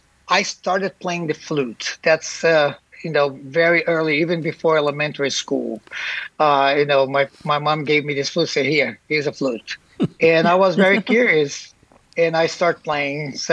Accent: Brazil; English is a second language; I primarily was born and raised in Brazil, but we traveled a lot.

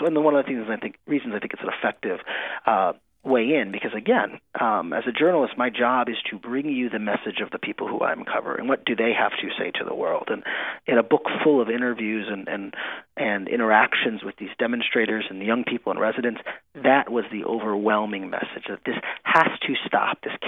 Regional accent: Cleveland, Ohio, United States; In fact, we're from Cleveland, right?

